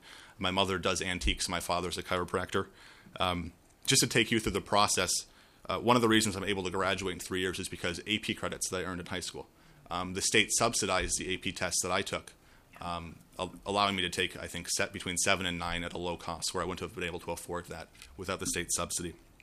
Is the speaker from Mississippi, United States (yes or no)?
no; Rochester, Minnesota, United States; I'm from Rochester, Minnesota.